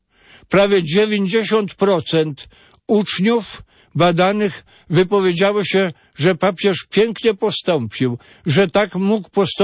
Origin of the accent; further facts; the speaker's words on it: Rosciszewo, Masovian Voivodeship, Poland; okupacja niemiecka w Polsce i w mojej wiosce, mała wioska, i dziesiątki ludzi zginęło.